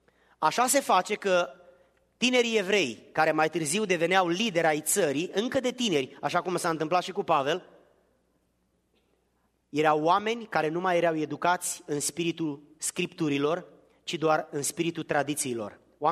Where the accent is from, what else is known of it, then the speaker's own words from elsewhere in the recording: Giurgiu, Giurgiu County, Romania; born there; M-am născut în Giurgiu, un oraș din sudul Bucureștiului pe malul Dunării, în Muntenia, în partea de sud, între Oltenia și Dobrogea.